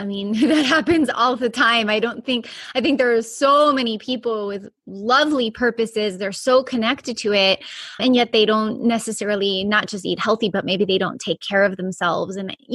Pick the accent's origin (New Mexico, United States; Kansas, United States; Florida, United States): Florida, United States; also born or lived in Chicago; I was born in Chicago. My mom is from Cuba. My dad is from Uruguay. And I basically grew up most of my life in southern Florida.